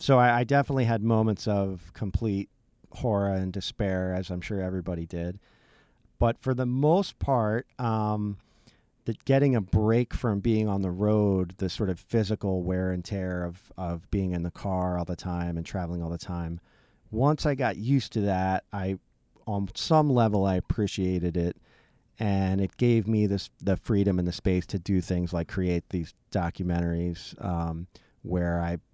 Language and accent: English; Pennsylvania, United States; So, you know, I grew up near Philadelphia, near New York.